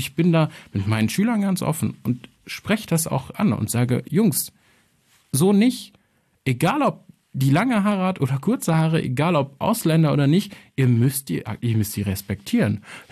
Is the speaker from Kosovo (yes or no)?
yes; Kosovo; ich als Kosovare, der jetzt irgendwie sich nicht als besonders nationalstolz, sondern eher als tolerant bezeichnen würde